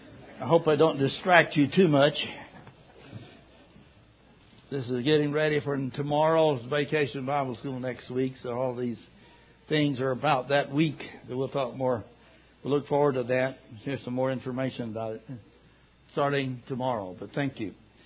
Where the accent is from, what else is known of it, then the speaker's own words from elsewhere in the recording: Kentucky, United States; Those of you don't know, I'm from Kentucky.